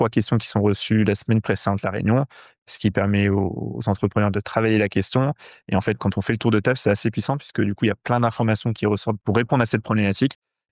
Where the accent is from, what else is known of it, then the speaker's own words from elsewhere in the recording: Limoges, Nouvelle-Aquitaine, France; Limoges, c'est là où j'ai grandi, c'est là où j'ai toute ma famille, mes amis.